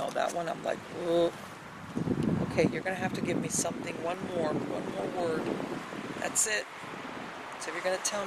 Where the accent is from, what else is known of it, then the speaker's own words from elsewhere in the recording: Miami, Florida, United States; But I grew up in Miami, and once upon a time, you lived here in Miami with fans, okay?